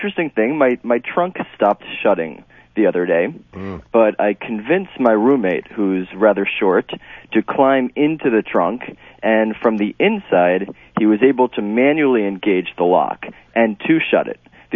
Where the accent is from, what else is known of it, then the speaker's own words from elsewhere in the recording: Somerville, Massachusetts, United States; I'm from about a mile down the road in Somerville.